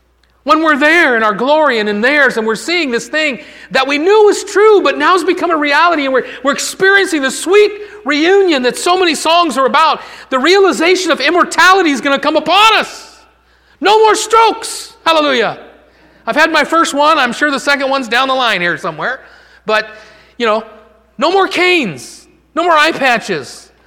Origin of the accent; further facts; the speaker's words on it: Michigan, United States; We're from Michigan.